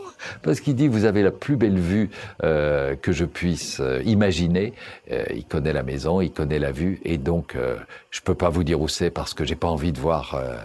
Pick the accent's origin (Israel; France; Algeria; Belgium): Belgium; Brussels, Brussels-Capital Region; Je suis né à Bruxelles. J'y vis, j'y travaille. C'est une drôle de ville qui est très, très, très attachante.